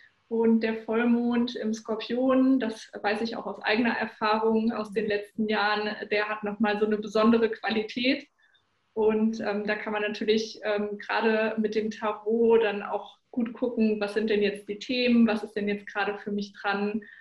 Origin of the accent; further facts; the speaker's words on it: Essen, North Rhine-Westphalia, Germany; ich komme aus Essen, ich wohne hier mit meinem Freund und meiner kleinen Tochter